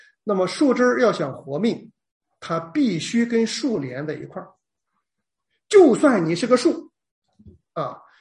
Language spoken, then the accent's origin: Chinese; China; 我们中国人的天堂天坛啊，你看到北京天坛的时候